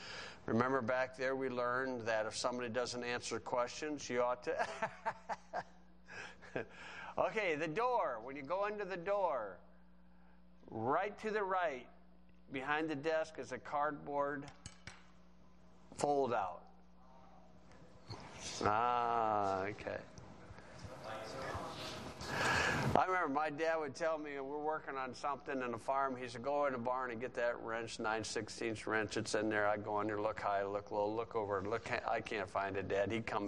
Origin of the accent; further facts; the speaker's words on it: Hebron, Indiana, United States; I'm from Hebron, Indiana.